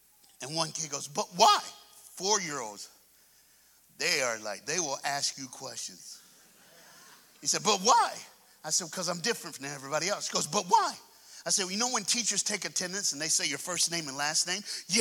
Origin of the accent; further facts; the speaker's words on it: Texas, United States; Oh, just so y'all know, when I start … from Texas.